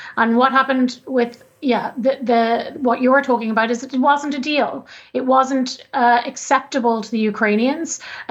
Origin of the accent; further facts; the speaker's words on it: Ireland; I'm from Ireland, so we have had famous peace deals obviously in Northern Ireland